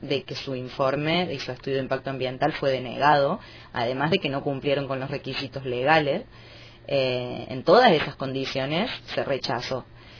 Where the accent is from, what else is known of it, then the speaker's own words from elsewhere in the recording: Río Cuarto, Córdoba, Argentina; empezó en Río Cuarto, que es mi ciudad de origen